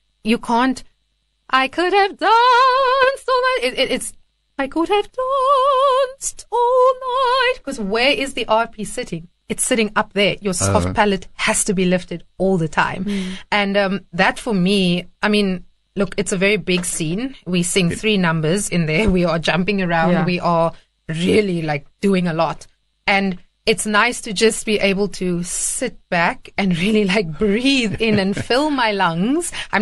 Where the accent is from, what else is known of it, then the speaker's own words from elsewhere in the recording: Western Cape, South Africa; accent: KP accent; And then I have my KP accent when I speak to people and I'm comfortable.